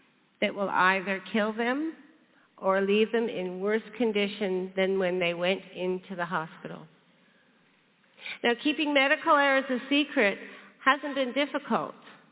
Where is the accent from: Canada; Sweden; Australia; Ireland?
Canada; Ontario; I grew up just outside of Toronto, and when I was 15